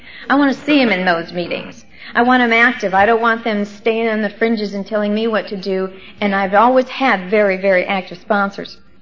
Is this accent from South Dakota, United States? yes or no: yes; South Dakota, United States; Because you see, I started in the Midwest. I was raised up in some small towns in South Dakota.